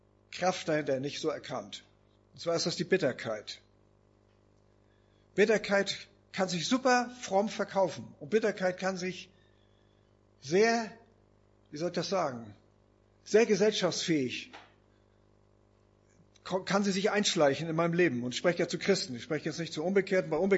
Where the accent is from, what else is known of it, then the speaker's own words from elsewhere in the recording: Lauenburg, Schleswig-Holstein, Germany; Zwischendurch war ich in Mallorca, es war wunderschön, aber nichts kommt gegen Lauenburg an.